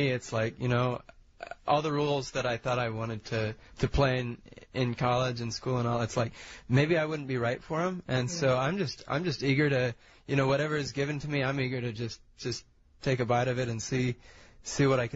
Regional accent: Nebraska, United States; Yeah, I'm originally from South Central Nebraska, and I moved here last winter, actually last January.

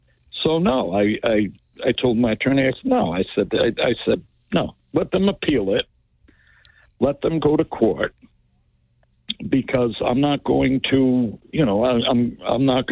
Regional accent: United States; But, you know, I as an American, I would think that I should have the right to open up any type of business

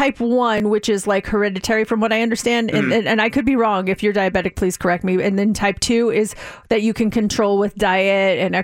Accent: Denver, Colorado, United States; The only reason I know that is because I hail from the Mile High City, Denver.

